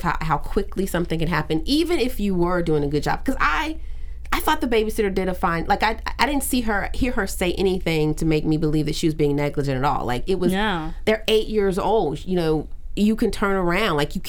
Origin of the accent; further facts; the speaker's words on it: the South, United States; And for me, I think I grew up in the South, but I didn't grow up in the South being comfortable with guns and having guns around.